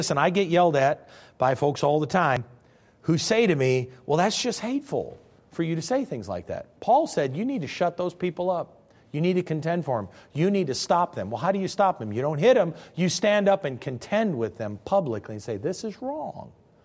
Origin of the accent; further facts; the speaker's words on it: Illinois, United States; Now, I'm from Illinois.